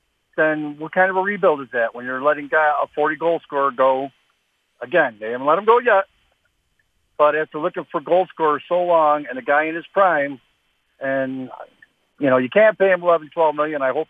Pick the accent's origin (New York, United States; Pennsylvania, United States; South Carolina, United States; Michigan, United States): New York, United States; I played hockey since I was 8 years old. I'm from New York originally. That's all we do in the winter.